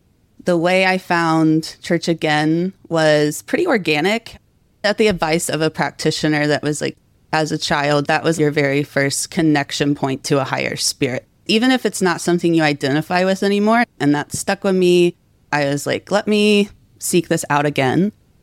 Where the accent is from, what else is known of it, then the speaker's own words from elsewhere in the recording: West Virginia, United States; I grew up in Southern West Virginia, evangelical Christian household, backwoods Methodist church.